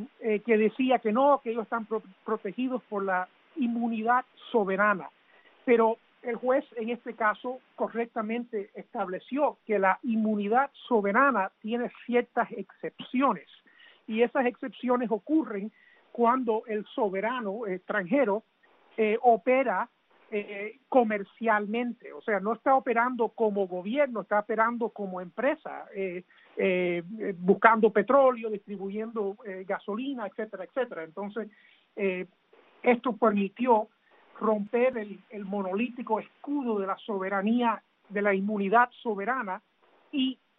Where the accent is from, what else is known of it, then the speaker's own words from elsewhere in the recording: Cuba; now in United States; diferente a la mayoría de nosotros que éramos cubanos cuando nos confiscaron y luego nos naturalizamos como americanos.